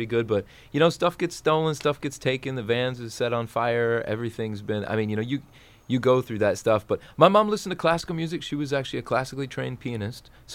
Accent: Wichita, Kansas, United States; also born or lived in Detroit, Michigan; Man, I was born outside of Detroit, but I was raised in Wichita, Kansas. We're all Kansas boys originally.

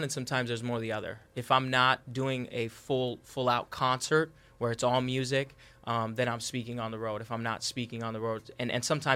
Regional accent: Mission Viejo, California, United States; born or raised there; also born or lived in Iran

